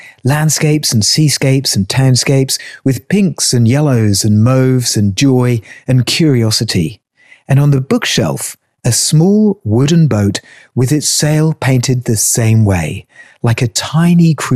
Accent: England, United Kingdom; I grew up on the Welsh border, but as you can probably tell, on the English side

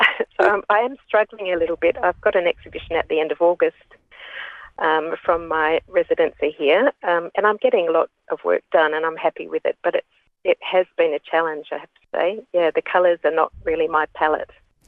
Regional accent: Katanning, Western Australia, Australia; now in Albany, Australia; I grew up in Katanning, actually, but every summer was spent in Albany. So it's really nice now to live in my holiday town. And I live now overlooking Middleton Beach

